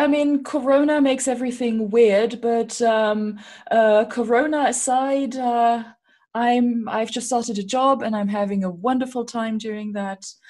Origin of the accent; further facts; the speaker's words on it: Germany; English is a second language; now in Munich, Germany; And even though, as I'm sure you can tell from my accent, I am German, I haven't actually lived in Germany since 1998. So most people think I've moved back to Germany.